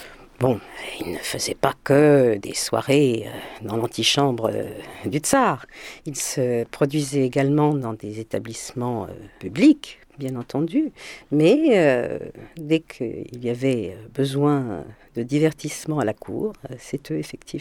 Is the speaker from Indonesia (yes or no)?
no; France; born there; Je suis née en France, je vis ici, mes enfants sont nés ici, et on me demande toujours si je suis française ou roumaine.